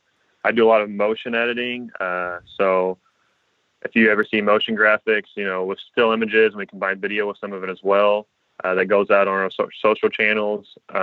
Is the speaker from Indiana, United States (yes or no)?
yes; Poseyville, Indiana, United States; Yeah, so I'm initially from a small town around Evansville, Indiana. It's called Poseyville, Indiana. Nobody's heard of it. It's about 30 minutes away from there.